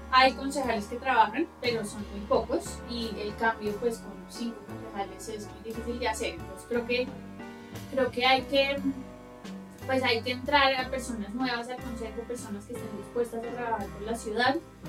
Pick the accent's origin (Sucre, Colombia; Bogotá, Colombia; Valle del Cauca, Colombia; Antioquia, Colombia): Bogotá, Colombia; Yo soy una bogotana enamorada de su ciudad